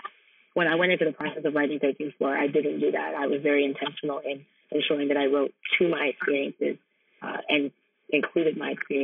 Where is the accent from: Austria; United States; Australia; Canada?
Canada; growing up in Canada